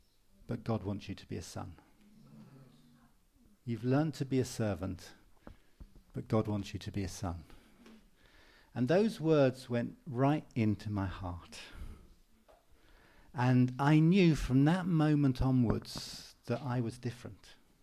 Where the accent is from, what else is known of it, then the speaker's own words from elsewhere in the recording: United Kingdom; because I'm British, my eyes were closed.